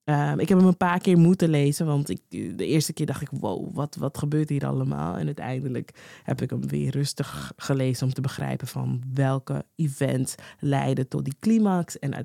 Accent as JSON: {"language": "Dutch", "country": "Curaçao", "said": "Ik ben zelf ook van Curaçao en ik ben er ook mee opgegroeid."}